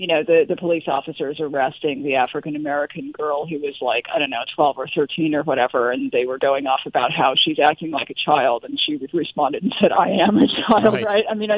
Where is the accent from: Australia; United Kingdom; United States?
United Kingdom; I'm also British, and one of the reasons that we really are struggling to go back to the UK